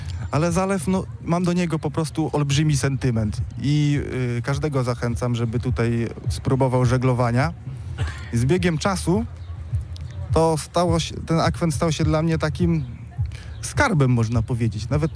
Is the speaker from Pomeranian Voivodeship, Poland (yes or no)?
yes; Krynica Morska, Pomeranian Voivodeship, Poland; Tak, jestem, pochodzę z Krynicy Morskiej.